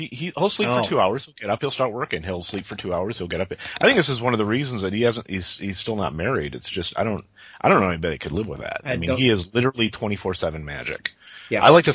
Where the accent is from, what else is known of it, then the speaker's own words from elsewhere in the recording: Minneapolis, Minnesota, United States; I've never actually lived in LA. I maintain an LA phone number and business address. I'm actually originally from Minneapolis